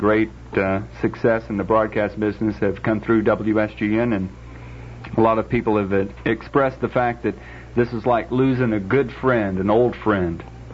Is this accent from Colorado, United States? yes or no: no; Birmingham, Alabama, United States; I grew up here in Birmingham. Grew up out in West End.